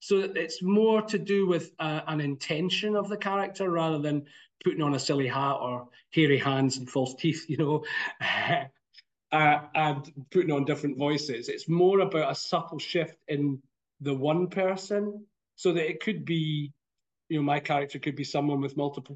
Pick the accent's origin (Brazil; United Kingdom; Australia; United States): United Kingdom; Falkirk, Scotland; And we're going to Mac Robert Arts Centre, which is near my hometown of Falkirk, which is now the only theatre that people in Falkirk can go